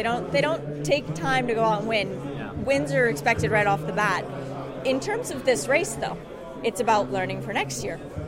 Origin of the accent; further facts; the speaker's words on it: Australia; I'm very Australian.